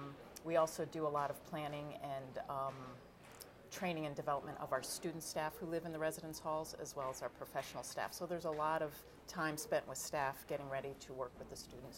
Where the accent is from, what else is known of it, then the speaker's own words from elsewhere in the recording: Newington, Connecticut, United States; moved away as an adult; I grew up in Newington, Connecticut, and then left Connecticut to go to college in New Hampshire.